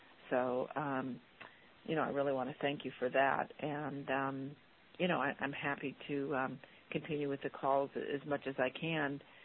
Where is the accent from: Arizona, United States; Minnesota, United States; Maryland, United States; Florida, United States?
Arizona, United States; Phoenix; I'm from Phoenix, Arizona, and I have a daughter who is in the fourth grade.